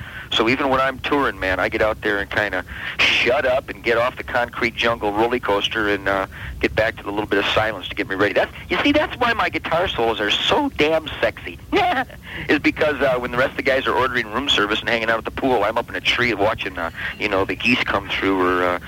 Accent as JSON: {"language": "English", "region": "Michigan", "country": "United States", "tie": "born or raised there", "said": "Otherwise, for example, just in my home state of Michigan, we would not be able to harvest"}